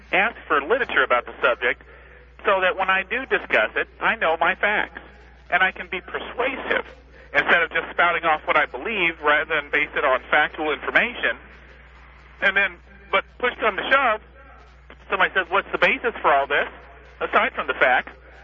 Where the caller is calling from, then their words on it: St. Louis, Missouri, United States; I'm listening from St. Louis, and your program is to be complimented.